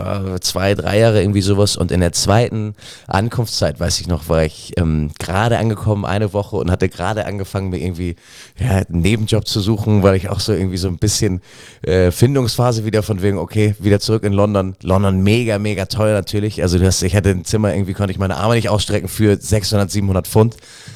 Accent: Hamburg, Germany; wieder in Hamburg, wieder in meiner alten Heimatstadt.

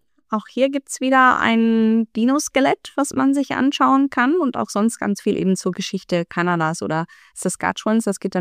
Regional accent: Krefeld, North Rhine-Westphalia, Germany; now in Canada; Ich komme ja aus Krefeld.

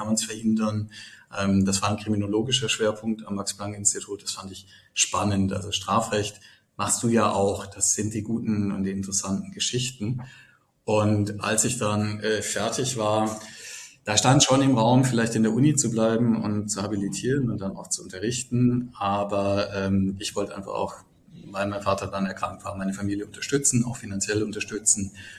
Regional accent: Baden-Württemberg, Germany; now in Düsseldorf, Germany; weil ich eine Erreichbarkeit haben wollte nach Baden, wo ich herkomme.

